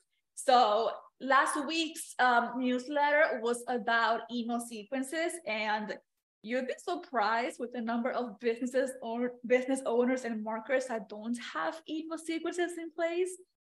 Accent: New York, United States; I love coffee. I'm a New Yorker. Give me my coffee.

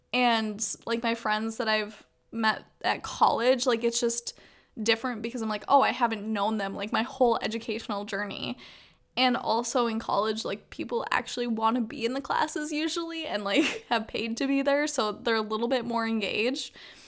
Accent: Green Bay, Wisconsin, United States; I kind of wanted to just not necessarily get out of my hometown, because I don't have a problem with Green Bay and I'm in Green Bay currently

